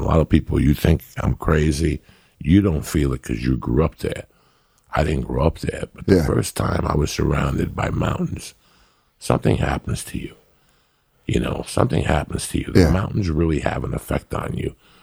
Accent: New York, United States; And I'd go, fuck you, because I'm from New York.

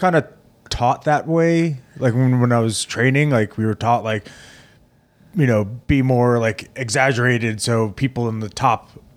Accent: Plainview, New York, United States; So I grew up in Plainview, which is like kind of smack dab in the middle of Long Island.

